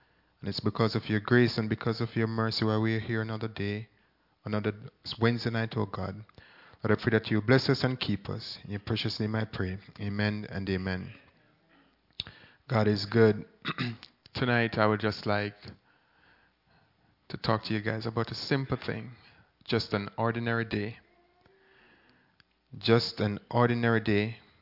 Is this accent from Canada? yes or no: no; Jamaica; growing up in Jamaica, I've always loved this about Jamaicans.